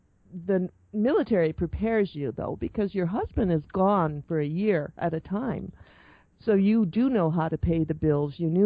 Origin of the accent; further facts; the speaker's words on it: Michigan, United States; Okay, well, I was born in the Midwest. I'm from Michigan, and I come from a typical alcoholic, dysfunctional Catholic family.